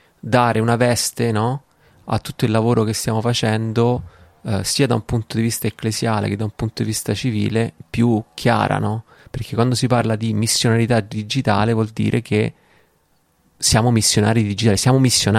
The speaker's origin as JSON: {"language": "Italian", "town": "Rome", "region": "Lazio", "country": "Italy", "said": "io sono di Roma, no?"}